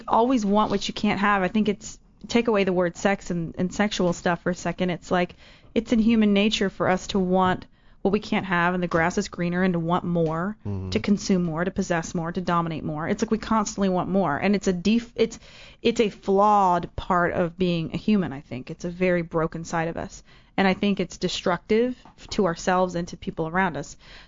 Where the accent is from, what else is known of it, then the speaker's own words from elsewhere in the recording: Texas, United States; Well, it's interesting, kind of growing up in Texas, I mean, and not just Texas, but like the town I grew up